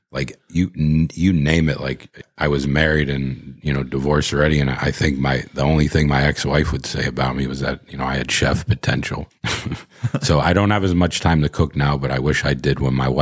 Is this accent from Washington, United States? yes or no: no; Pittsburgh, Pennsylvania, United States; They didn't have much of that growing up in Pittsburgh.